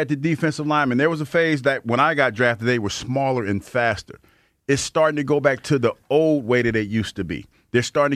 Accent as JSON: {"language": "English", "town": "Mansfield", "region": "Ohio", "country": "United States", "tie": "born or raised there", "said": "I had a friend of mine, Clay Caudill, he's from Mansfield, my hometown"}